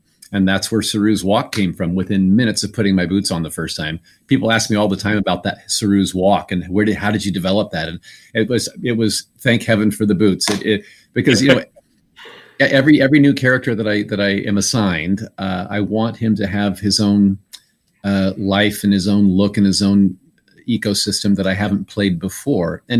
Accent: Indiana, United States; And I got to film that back in my home state of Indiana and during the summertime, and I was in heaven doing that.

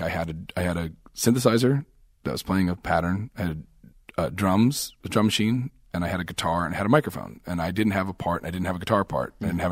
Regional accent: Canada; Oh, no, those are – I'm Canadian. We're not American.

